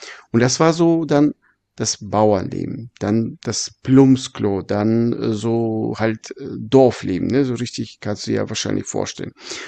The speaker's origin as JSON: {"language": "German", "country": "Kazakhstan", "tie": "born or raised there", "said": "Letztes, wir sind in Kasachstan aufgewachsen mit Plumsklo in einem Dorf"}